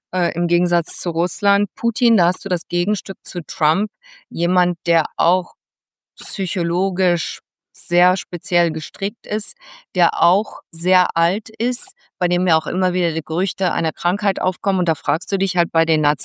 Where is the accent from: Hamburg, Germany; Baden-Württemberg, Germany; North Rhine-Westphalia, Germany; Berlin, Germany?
North Rhine-Westphalia, Germany; Mönchengladbach; als ich Gymnasiastin war, da bin ich bei uns in Mönchengladbach, das gehörte zur britischen Besatzungszone